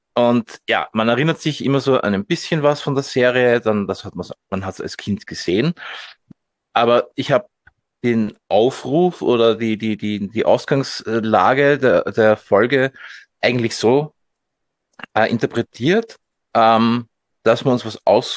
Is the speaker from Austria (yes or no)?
yes; Austria; ja gut, bis die bei uns in Österreich war und bis ich die dann gesehen habe und auch verstanden habe